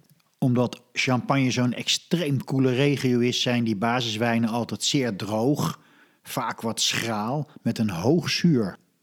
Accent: Holland, Netherlands; Overigens, als Hollander spreek ik van Chardonnay.

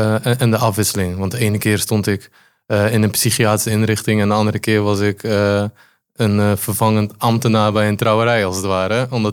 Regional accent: Poland; now in Netherlands; Als mensen mij vragen, waar kom je vandaan, zeg ik wel altijd uit Polen. Ja, ik zeg niet dat ik Nederlands ben.

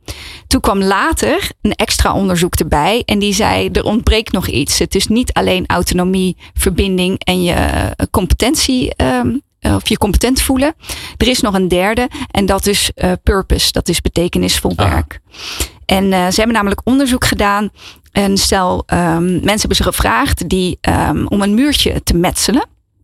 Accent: Netherlands; Dus we zijn bevoorrecht dat we zijn opgegroeid in Nederland. In een westerse maatschappij waarin gezondheidszorg, alles, school, alles is goed geregeld.

